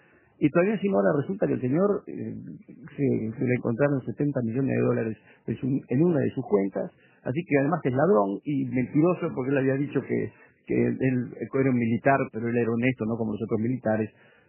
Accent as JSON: {"language": "Spanish", "country": "Uruguay", "said": "como ciudadano uruguayo"}